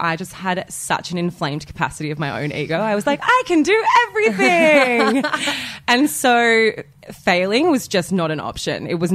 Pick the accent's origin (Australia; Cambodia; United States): Australia; Wollongong, New South Wales; now in Sydney, Australia; No, I've been here for 10 years and I grew up in Wollongong. Yeah, from the Gonk. Good old South.